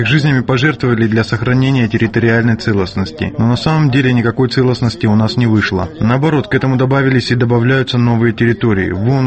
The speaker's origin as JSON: {"language": "Russian", "country": "Georgia", "said": "давайте сейчас покажем, что мы грузины, не реваншисты и не держим зла"}